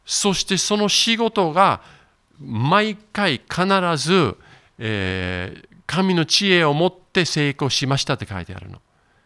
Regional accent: Kanto, Japan; born there; 私関東生まれなんです

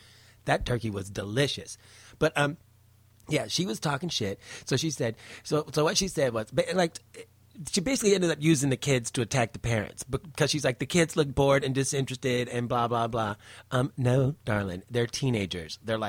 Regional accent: North Carolina, United States; when she was in her teens, around 17, I believe, in my home state of North Carolina

